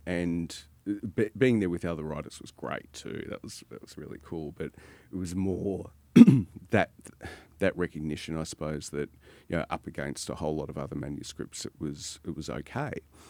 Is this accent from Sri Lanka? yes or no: no; Australia; I thought, you know, they've just put me on the short list because I'm Australian